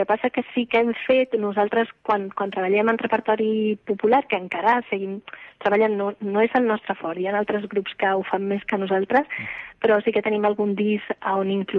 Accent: Andalusia, Spain; also born or lived in Barcelona; jo vaig néixer a Barcelona, però als 3 anyets vaig marxar cap a Andalusia, cosa estranya, perquè passava del revés a la meva època, que els andalusos venien cap aquí, però jo vaig fer del revés amb la meva família.

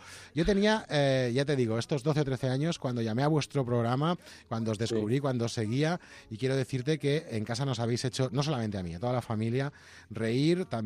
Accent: Castellón, Valencian Community, Spain; Yo soy de Castellón.

